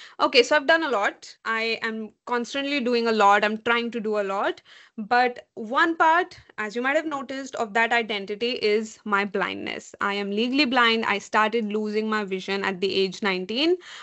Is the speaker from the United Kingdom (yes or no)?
no; Delhi, India; now in Florida, United States; Hello everyone … I am a female, a millennial, I'm an Indian. I am currently living in the US, in Florida, born and brought up Delhiite.